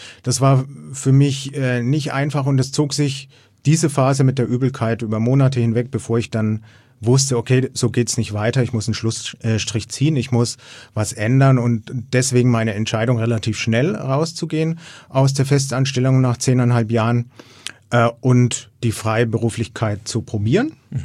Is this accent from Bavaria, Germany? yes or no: yes; Erlangen, Bavaria, Germany; wie gesagt, ich komme aus Erlangen, bin demnächst 45 Jahre alt